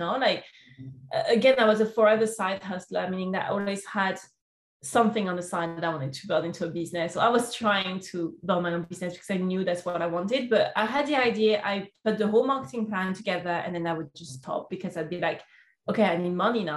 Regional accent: Lyon, Auvergne-Rhône-Alpes, France; English is a second language; because I was from Lyon, I was in internship in Paris.

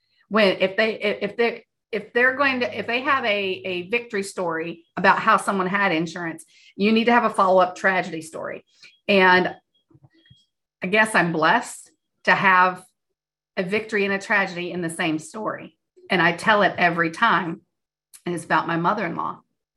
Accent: Kentucky, United States; moved away; Oh, I'm a transplant. I'm originally from Kentucky.

